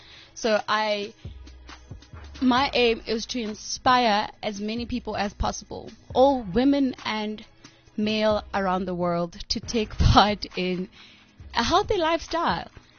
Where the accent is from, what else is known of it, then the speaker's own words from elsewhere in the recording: Butterworth, Eastern Cape, South Africa; I am from the Eastern Cape. Grew up in a small village, Kwandabakazi, in Butterworth, Ekuwa.